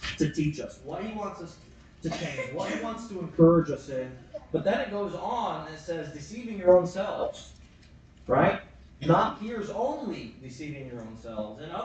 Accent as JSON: {"language": "English", "town": "Oklahoma City", "region": "Oklahoma", "country": "United States", "tie": "born or raised there", "said": "But I was born in Oklahoma City, so I'm an Okie, amen. In fact, I was born in Baptist Hospital. I'm more expressive, so I am legit, okay? And but raised in church"}